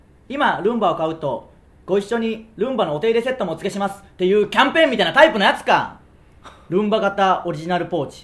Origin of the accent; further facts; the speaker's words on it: Tsuyama, Okayama, Japan; 僕らの出身地ある岡山県津山市